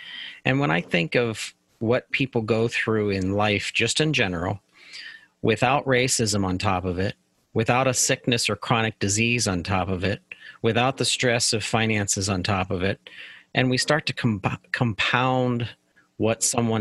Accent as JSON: {"language": "English", "town": "Pittsburgh", "region": "Pennsylvania", "country": "United States", "said": "I'm from Pittsburgh, so he's a Pittsburgh guy."}